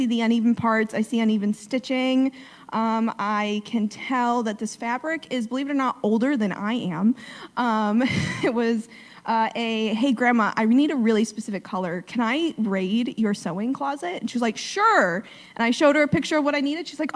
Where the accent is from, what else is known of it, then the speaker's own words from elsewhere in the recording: New York, United States; I'm originally from New York.